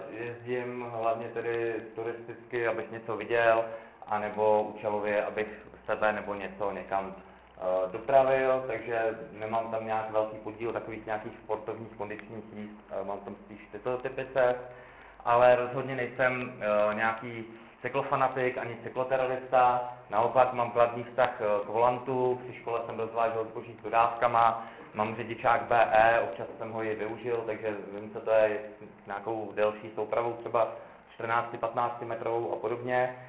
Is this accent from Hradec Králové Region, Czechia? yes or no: yes; Náchod, Hradec Králové Region, Czechia; přijel jsem za vámi z Náchoda